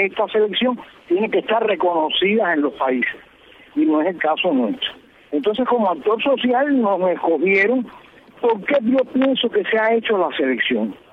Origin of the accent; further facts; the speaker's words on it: Cabañas, Artemisa, Cuba; now in Havana, Cuba; Ya ha dejado de ser mía porque soy de Cabañas, como bien has dicho.